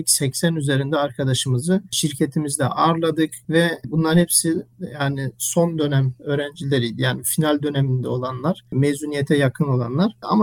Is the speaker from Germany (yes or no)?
yes; Germany; Almanya'da doğup büyüdüm. Üniversiteyi de orada tamamladım.